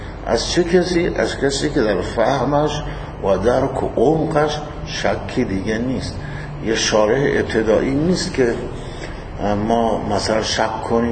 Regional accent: Firuzabad, Fars, Iran; ایرانی هم از فیروزآباد، آمدم وطنم

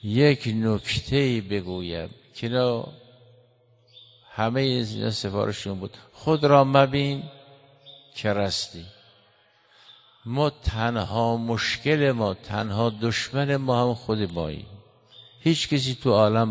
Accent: Iran; بالاخره اینا ایرانی هستند دیگه، همه ما ایرانی هستیم.

